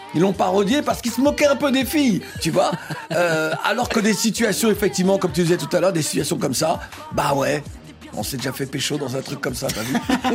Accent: Guadeloupe; Mais chez moi, aux Antilles, en Guadeloupe, lorsque tu dis goumin, c'est se battre.

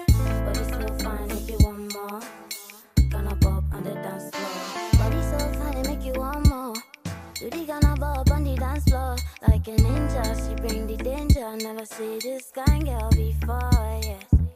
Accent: Senegal; il y a deux jours, j'ai discuté avec un collègue, je suis sénégalais.

